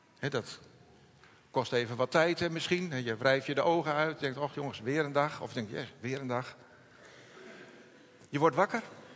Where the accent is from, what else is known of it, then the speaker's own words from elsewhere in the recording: Groningen, Netherlands; Wij zijn Groningers. Het is niet allemaal, maar we leven wel allemaal mee met de Groningers natuurlijk.